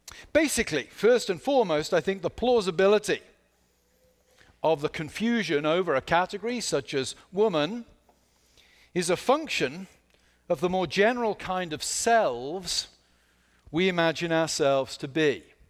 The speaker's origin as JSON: {"language": "English", "country": "United Kingdom", "said": "Just a week before, back in my homeland, you may tell from my accent, I'm not from Camden, New Jersey."}